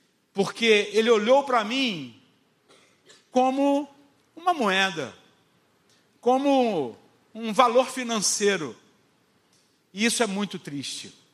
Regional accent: Rio de Janeiro, Brazil; eu não sou daqui. Eu sou do Rio. E eu estou tentando me transferir para cá.

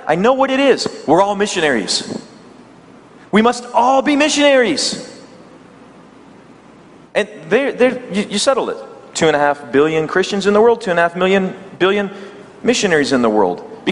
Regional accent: the South, United States; accent: Southern US; That's kind of a little bit of my southern accent from the United States.

